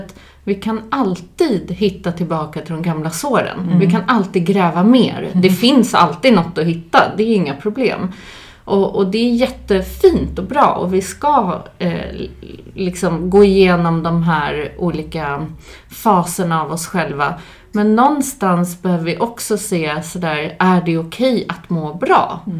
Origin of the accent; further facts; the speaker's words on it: Östersund, Jämtland County, Sweden; moved away as an adult; Nej, men jag är uppvuxen på Frösön, uppe i Östersund, Jämtland. Och flyttade därifrån ganska tidigt, direkt efter gymnasiet.